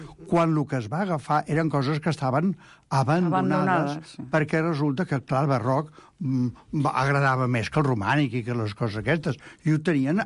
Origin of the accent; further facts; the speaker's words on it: Catalonia, Spain; com a bons catalans